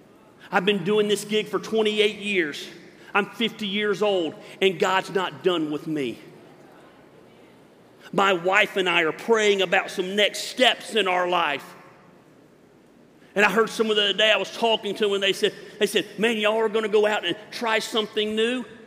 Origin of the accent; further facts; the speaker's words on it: the South, United States; I know it says isn't finished, but I'm from the South. It ain't finished.